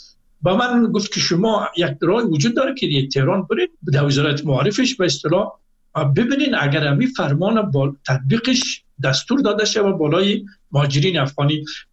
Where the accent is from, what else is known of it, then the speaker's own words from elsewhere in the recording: Afghanistan; moved away; من از افغانستان آمدم